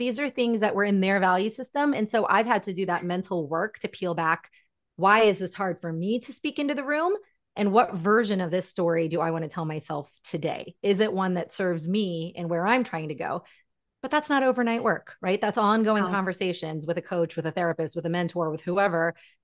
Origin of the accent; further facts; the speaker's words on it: Pakistan; I'm Pakistani. My parents were born in India and Pakistan respectively.